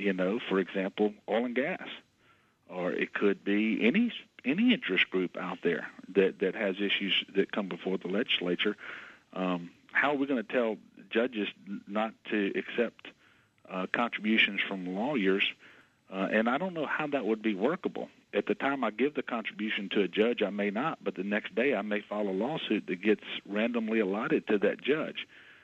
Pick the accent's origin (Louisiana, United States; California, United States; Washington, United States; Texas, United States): Louisiana, United States; Amite; I've been back in Amite, my hometown, with a small country law practice since then.